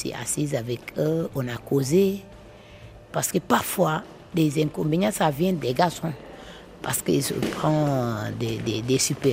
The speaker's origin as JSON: {"language": "French", "region": "Casamance", "country": "Senegal", "tie": "born or raised there", "said": "Quand j'étais dans mon village natal, c'est à Moulon Prayer. Je suis l'ethnie Diola en Casamance."}